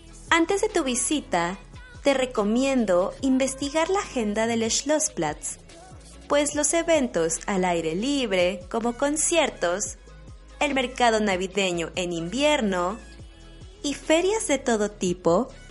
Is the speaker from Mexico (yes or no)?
yes; Mexico; now in Stuttgart, Germany; una mexicana viviendo en Alemania